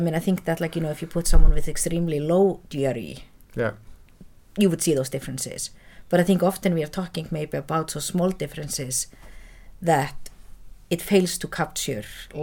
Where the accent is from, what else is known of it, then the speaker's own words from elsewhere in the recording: Iceland; Well, it was an Icelander who won this year, actually from my hometown, who won the best picture